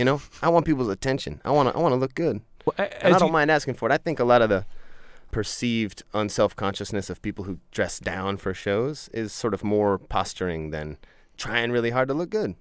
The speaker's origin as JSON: {"language": "English", "town": "Baltimore", "region": "Maryland", "country": "United States", "tie": "born or raised there", "said": "I grew up in Baltimore in a row house. I had a mom and a sister, great family."}